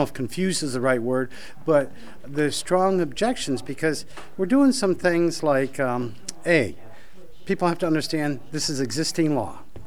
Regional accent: Gorham, New Hampshire, United States; Coas District 3. I'm from Gorham.

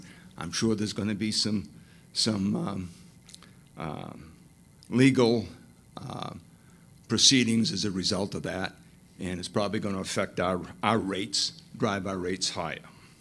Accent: Gilford, New Hampshire, United States; I'm from Guilford. I represent District 2 in Guilford and Meredith.

